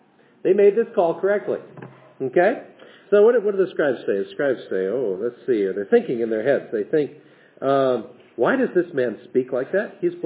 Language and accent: English; West Coast, United States; I knew a preacher when I was growing up on the West Coast, and he had no arms.